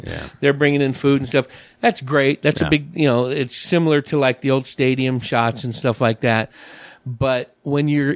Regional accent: California, United States; I grew up in the San Francisco Bay Area, you know.

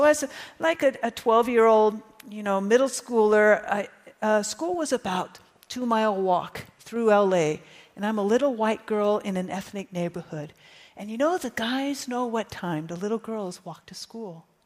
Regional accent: Los Angeles, California, United States; I'm from Los Angeles, California, and I was an inner city kid.

